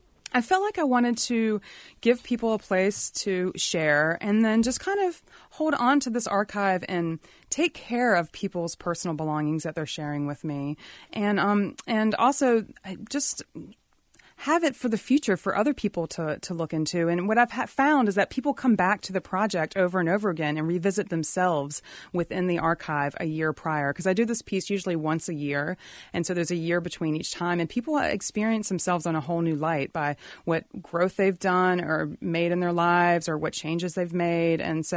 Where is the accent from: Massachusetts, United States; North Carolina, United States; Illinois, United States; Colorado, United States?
North Carolina, United States; Raleigh; It's funded, supported by the City of Raleigh, which is fantastic because I grew up in Raleigh.